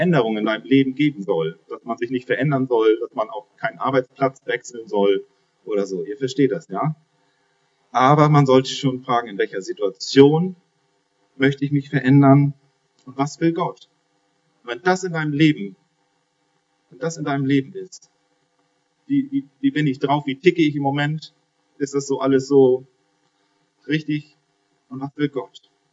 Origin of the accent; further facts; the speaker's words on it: Northern Germany, Germany; Für mich als Norddeutscher ein Land, wo Milch und Honig fließt